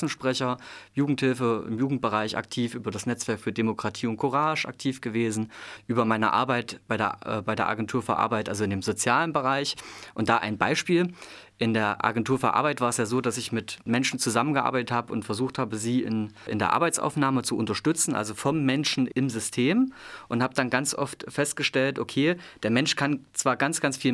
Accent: Erfurt, Thuringia, Germany; Ich bin hier in Erfurt geboren, aufgewachsen, zur Schule gegangen, habe hier meine Freunde und meine zukünftige Frau, ich heirate jetzt im Sommer, kennen und lieben gelernt.

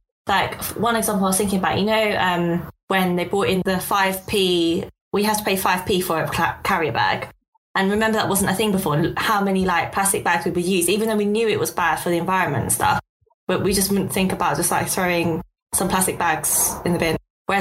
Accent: London, United Kingdom; accent: East London; I don't know why my East London accent's really coming out.

